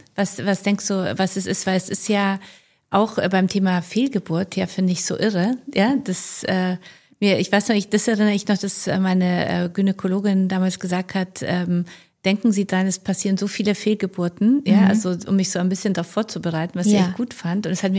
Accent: Poland; German is a second language; now in Germany; Ich wurde 38, ich komme aus Polen.

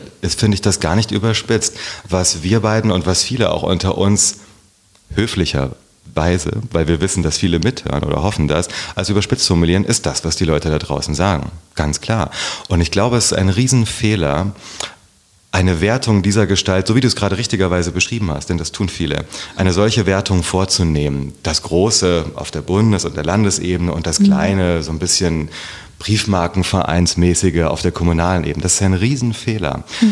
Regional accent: Herborn, Hesse, Germany; Ich bin viel bei meiner Großmutter groß geworden. Meine Eltern waren noch sehr jung. Mhm. Und ja, in Herborn bin ich aufgewachsen.

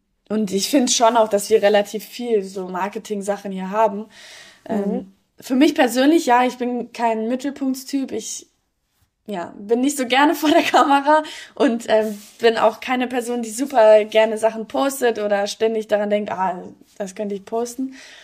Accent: Essen, North Rhine-Westphalia, Germany; ich komme aus Essen, ich kann sagen, wie es da zumindest damals war.

